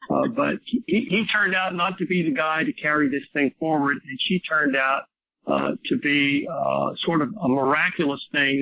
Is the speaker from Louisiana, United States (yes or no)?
yes; Alexandria, Louisiana, United States; I grew up in Alexandria, Louisiana, which is right in the middle of the state. It's an L-shaped state, and Alexandria is in the middle of the upright of the L. Town of about 40,000 people.